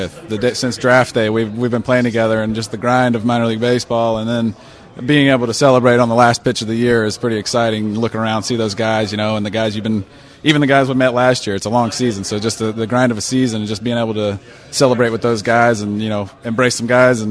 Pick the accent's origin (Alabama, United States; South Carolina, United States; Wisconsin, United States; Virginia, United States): Alabama, United States; Prattville; You know, like I said, I'm from Alabama. I'm from Prattville, Alabama.